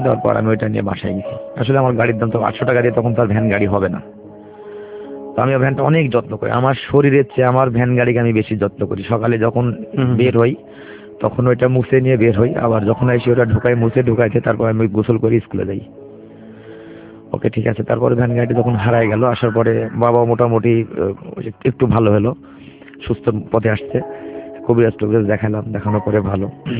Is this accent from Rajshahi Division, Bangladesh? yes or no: yes; Natore, Rajshahi Division, Bangladesh; তখন আমাদের এখানে কিন্তু নাটোরের বাড়ি